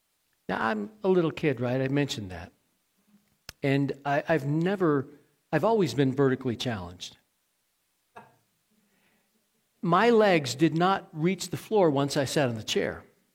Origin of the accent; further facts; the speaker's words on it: Maine, United States; also born or lived in Illinois; I grew up I was born in Illinois, and I kind of grew up a little bit in Maine. So Maine got a lot of snow.